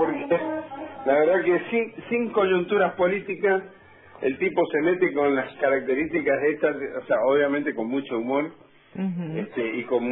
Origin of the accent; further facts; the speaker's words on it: Argentina; Tal cual somos los argentinos, ¿no?